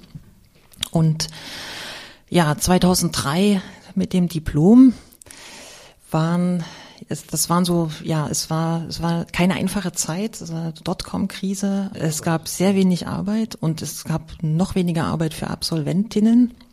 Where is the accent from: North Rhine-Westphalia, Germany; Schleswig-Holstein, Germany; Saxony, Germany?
Saxony, Germany; Leipzig; Tatsächlich bin ich in Leipzig aufgewachsen, also ich komme aus Leipzig-Grünau, also den Leipzigern ist es ein Begriff, das ist so ein klassisches Plattenbaugebiet, wie man es im Osten findet, ne?